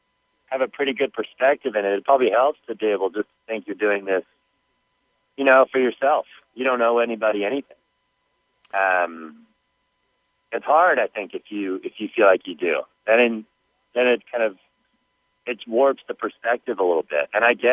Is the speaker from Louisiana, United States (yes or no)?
no; California, United States; We grew up swimming in Southern California together, and it was very much one of those things where it was just like a lifestyle.